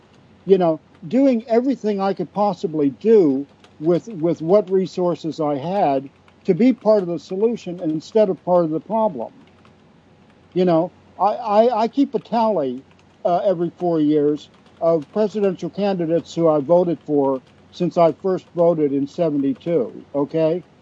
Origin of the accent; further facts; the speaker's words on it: Alexandria, Virginia, United States; hooking up with a local black minister in my hometown of Alexandria to picket at a cab stand in 68 and 69, just as a teenager